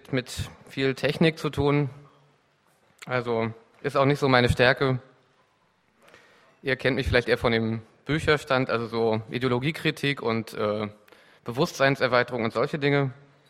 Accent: eastern Germany, Germany; Im Ausland habe ich dann immer gesagt, ich bin Ostdeutscher, um mich von der Zuschreibung als Deutscher zu distanzieren. Und im Westen wollte ich aber dann auch nicht der Ossi sein

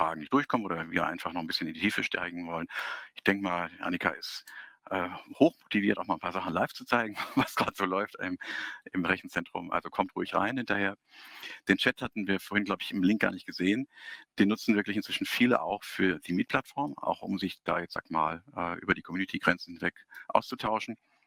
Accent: Hamburg, Germany; Ich bin auch Hamburger und freue mich, dass ich das in München machen darf.

